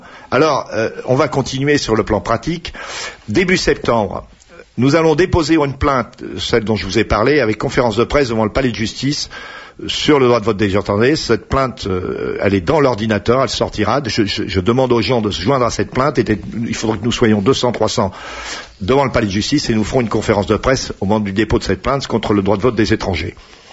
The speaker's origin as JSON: {"language": "French", "town": "Bourg-Saint-Andéol", "region": "Auvergne-Rhône-Alpes", "country": "France", "tie": "born there", "said": "Je suis né à Bourg-Saint-Andéol le 26 juillet 1940. Voilà d'où je viens."}